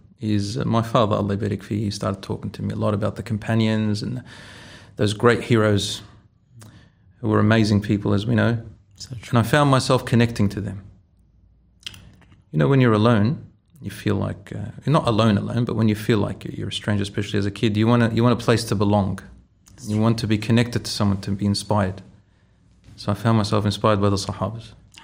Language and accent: English; Australia; I was born in Australia. I studied here in a Muslim school in primary.